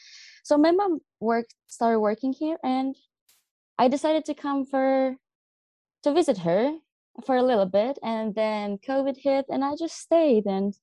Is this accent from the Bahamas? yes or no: no; Latvia; now in Guernsey; I come from Latvia and I'm part of our Latvian 4-H.